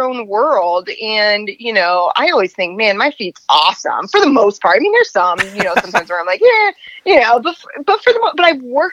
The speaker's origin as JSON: {"language": "English", "town": "Lincoln", "region": "Nebraska", "country": "United States", "tie": "born or raised there", "said": "So I grew up in Lincoln, Nebraska."}